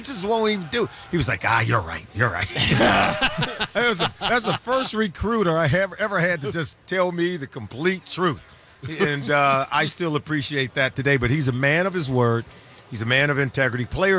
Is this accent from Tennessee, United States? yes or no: no; California, United States; I was coming out of high school. I grew up in Southern California, and Coach Fox was recruiting me